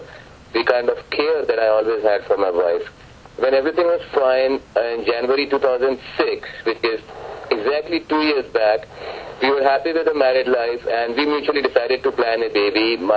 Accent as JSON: {"language": "English", "town": "Jaipur", "region": "Rajasthan", "country": "India", "moved": "as an adult", "lives_now": "Los Angeles, United States", "said": "I actually belong to Jaipur, Rajasthan. I currently live in Los Angeles. I'm an Indian citizen, and I've been residing in the U.S. for the last 4 years."}